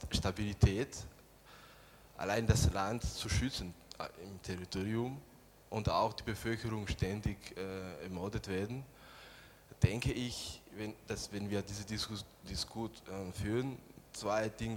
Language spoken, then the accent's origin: German; Burundi; Ich komme aus Burundi.